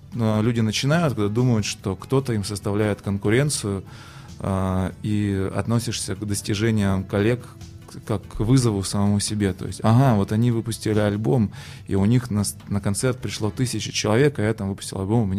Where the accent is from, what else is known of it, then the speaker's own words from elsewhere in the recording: Yekaterinburg, Sverdlovsk Oblast, Russia; Я сам из Екатеринбурга, это моя земля.